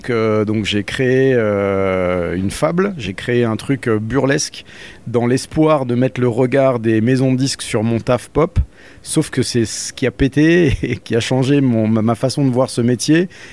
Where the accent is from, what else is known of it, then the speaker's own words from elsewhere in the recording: Forbach, Grand Est, France; accent: Lorraine; now in Paris, France; Je suis né à 10 km de Saarbrücken, à Forbach, où je n'habite plus depuis plus de 20 ans. Ça fait un peu plus de 20 ans que je suis parisien. Mais j'ai encore toute ma famille qui y est et j'y vais régulièrement.